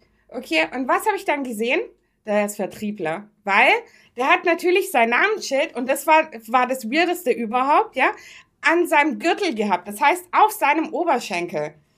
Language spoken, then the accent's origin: German; Stuttgart, Baden-Württemberg, Germany; Wir sind Stuttgarter. Wir sollten der Stadt auch sein.